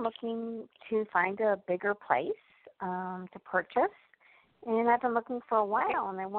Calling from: Illinois, United States; Illinois.

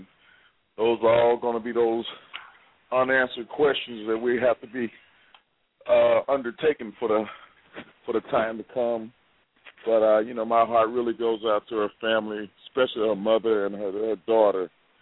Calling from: Dallas, Texas, United States; calling from Dallas.

